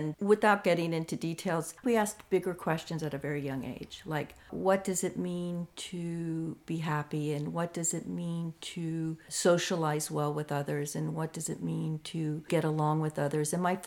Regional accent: Danville, California, United States; also born or lived in San Francisco; I was born in San Francisco and spent time in my grandmother's house, what was our family home. And then my parents decided to move out of the city in 1964, and they found a ranch-style house in Danville

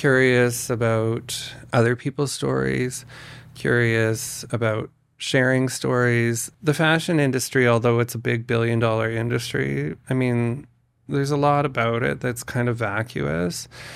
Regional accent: Winnipeg, Manitoba, Canada; Well, I was born and raised in Winnipeg. I come from four generations of bankers and accountants

